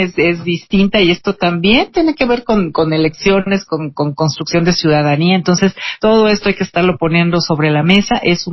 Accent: Oaxaca, Mexico; Así es, pues como sabes vengo del estado de Oaxaca

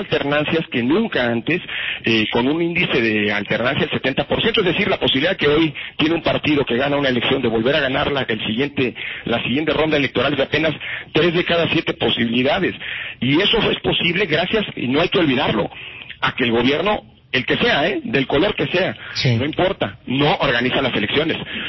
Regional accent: Mexico; como mexicanas y mexicanos deberíamos sentirnos orgullosos a nivel internacional.

